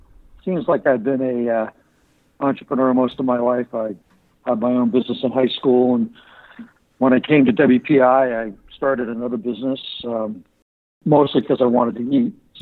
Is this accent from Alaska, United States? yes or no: no; Massachusetts, United States; I grew up on the South Shore, and still live on the South Shore, but I spend a lot of time in Worcester